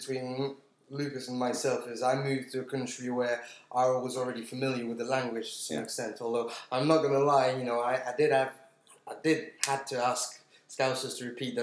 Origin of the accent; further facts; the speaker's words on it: Toulouse, Occitania, France; moved away as an adult; also born or lived in London, United Kingdom; now in Liverpool, United Kingdom; originally I was born in England, in London, but I was brought up in France, south of France, Toulouse, where I lived most of my life up until 18 years old, when I decided to go and venture back to England, into Liverpool.